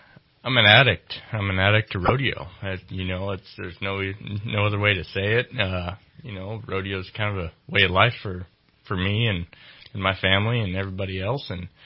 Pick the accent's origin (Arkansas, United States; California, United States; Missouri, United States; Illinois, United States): California, United States; Salinas; And I grew up in Salinas and around that area, it's all ag, as you well know, it's salad capital of the world.